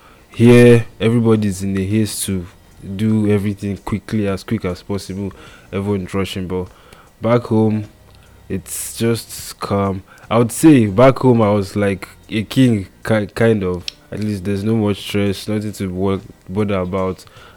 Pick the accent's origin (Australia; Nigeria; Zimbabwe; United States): Nigeria; because me, I'm a Nigerian